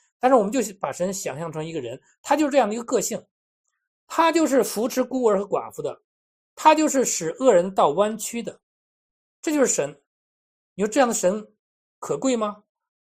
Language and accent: Chinese; China; 我们中国人一直在讲这个福这个字，是吧？